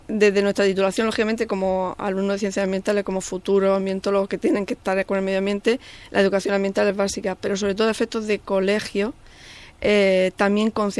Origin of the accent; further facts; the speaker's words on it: Region of Murcia, Spain; Totalmente, y mi tierra que es Murcia también